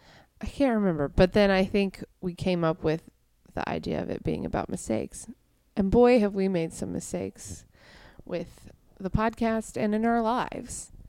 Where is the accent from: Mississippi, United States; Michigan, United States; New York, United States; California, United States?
Mississippi, United States; Jackson; I'm from Jackson, whatever. And I was like, I'm from Mississippi and I do comedy down there.